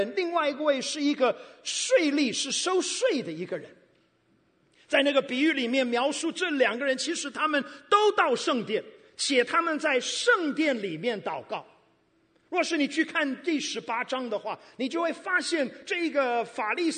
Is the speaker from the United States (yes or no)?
no; Taiwan; 我是在台湾出生长大的